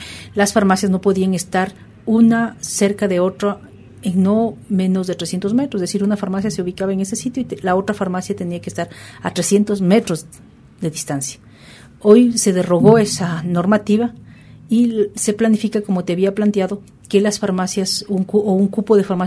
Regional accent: Ambato, Tungurahua, Ecuador; yo soy de Ambato y tú también eres de la provincia de Tungurahua

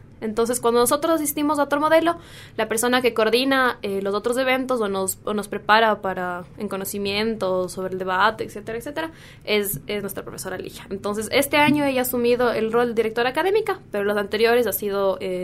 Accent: Quito, Pichincha, Ecuador; nuestra identidad como sudamericanos, digamos, no solo como ecuatorianos o como quiteños

